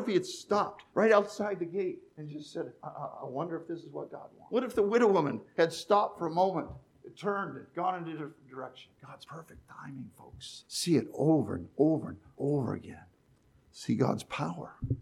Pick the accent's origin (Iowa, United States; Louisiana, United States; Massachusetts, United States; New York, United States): Massachusetts, United States; also born or lived in New Hampshire; now in Connecticut, United States; when I grew up where I grew up in Massachusetts and living in New Hampshire